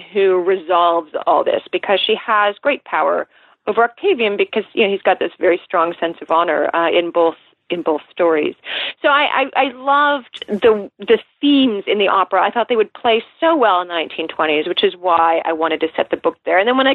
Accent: Seattle, Washington, United States; I grew up near Seattle, so we went down to Southern Oregon.

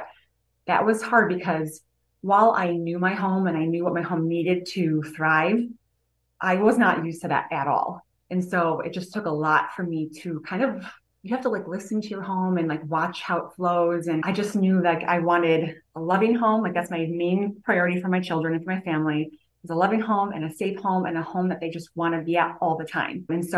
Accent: Chicago, Illinois, United States; also born or lived in Wisconsin; Okay, so I was born in the Chicagoland area, and then my family, we moved up to northern Wisconsin when I was in seventh grade, and then I moved back to Chicago for college.

